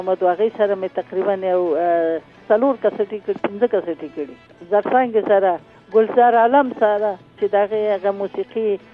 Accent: Afghanistan; moved away; هغه ټایم باندې چې زه د افغانستان نه رالم تقریبا یو درې میاشتې خو زه په پیښور کې وم

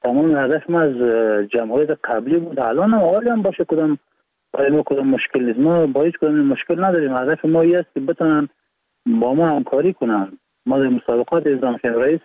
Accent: Baghlan, Afghanistan; also born or lived in Iran; بلند ایران هستم و 31 سال سنم است. از ولایت بغلان هستیم و متولد ایران هستم

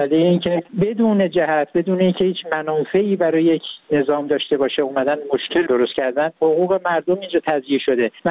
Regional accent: Iran; من الان به عنوان یک ایرانی واقعا شرمنده ام که چرا حکومت کشورم این جور مسئله رو

